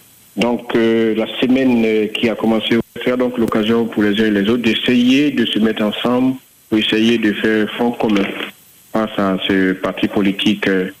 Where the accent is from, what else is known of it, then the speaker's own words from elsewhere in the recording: Côte d’Ivoire; Moi, en tant qu'Ivoirien, en tant qu'Africain